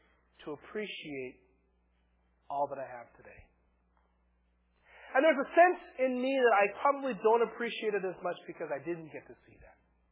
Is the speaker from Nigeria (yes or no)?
no; California, United States; born there; When people ask me what province am I from, I was born in Los Angeles County.